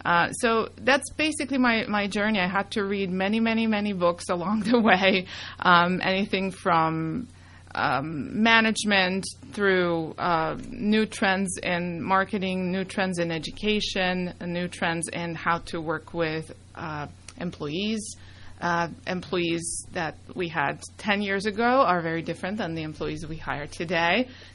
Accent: Serbia; English is a second language; moved away as an adult; also born or lived in Budapest, Hungary; now in United States; I was born in Serbia in Europe, and that's where I was raised.

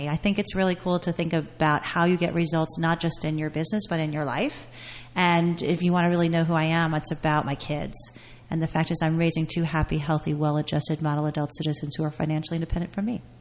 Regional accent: New York City, New York, United States; now in New Jersey, United States; So I'm a native New Yorker, born and bred in New York City, but married a very nice Jersey boy and moved out to New Jersey.

